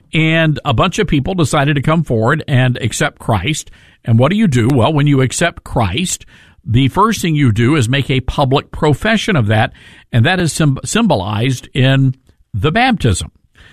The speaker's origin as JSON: {"language": "English", "region": "Tennessee", "country": "United States", "tie": "born or raised there", "said": "I want to get back to this story from Tennessee, my home state"}